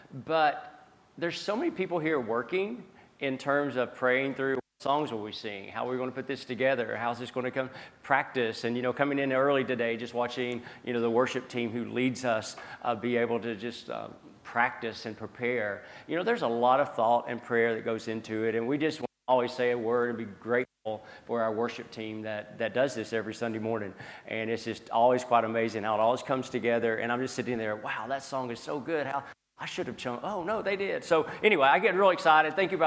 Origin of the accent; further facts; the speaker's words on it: United States; In fact, my home country, the U.S., and as a citizen of the U.S.